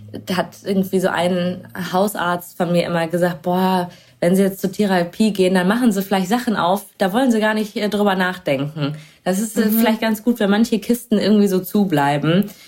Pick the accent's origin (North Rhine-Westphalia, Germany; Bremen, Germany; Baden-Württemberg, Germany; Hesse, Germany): North Rhine-Westphalia, Germany; Duisburg; now in Berlin, Germany; ich bin ja nicht mehr in Duisburg groß geworden, sondern in Duisburg-Bahl, so ein wirklich kleinem Dorf.